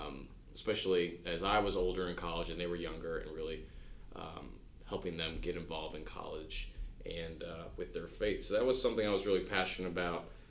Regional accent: Baltimore, Maryland, United States; I'm from Baltimore, but I really just live outside of Baltimore.

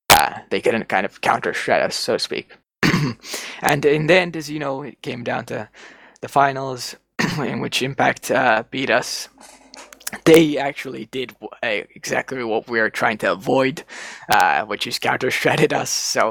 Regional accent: Finland; English is a second language; I'm from Finland, so we're not native, but we speak English better than Spanish.

